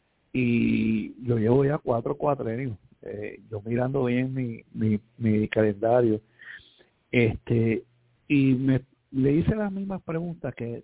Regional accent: Puerto Rico; Pero yo como boricua me sentiría, no humillado

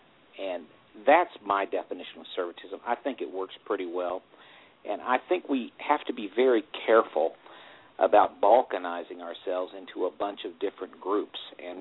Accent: Arkansas, United States; I grew up in Arkansas, which is a right-to-work state. We were one of the poorest states in the nation when I was growing up

